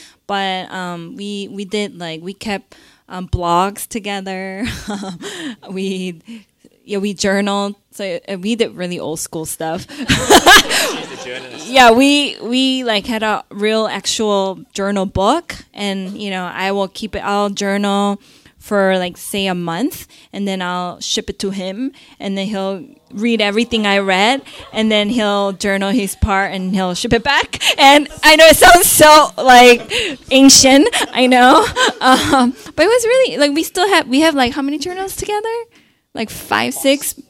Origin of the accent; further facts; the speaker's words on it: United States; You know, he was raised in Singapore and I was raised in America, and, you know, he's Chinese, I'm Korean.